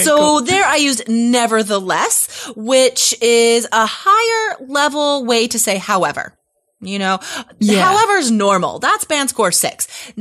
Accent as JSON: {"language": "English", "country": "United States", "said": "Well, seeing as I'm from the States and it is an enormous country"}